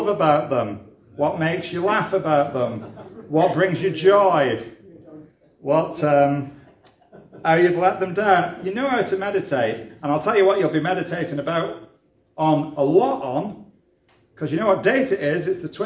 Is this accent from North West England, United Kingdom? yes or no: yes; Wigan, North West England, United Kingdom; I'm from Wigan